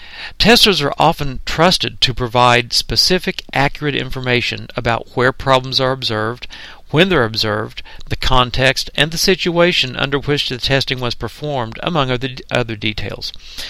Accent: Oklahoma City, Oklahoma, United States; We had a situation in my hometown of Oklahoma City recently that I think really illustrated this.

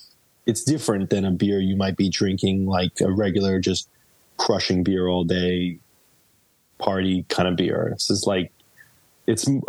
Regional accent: New York, United States; We were in an old speakeasy because we're from New York and it just seemed more appropriate.

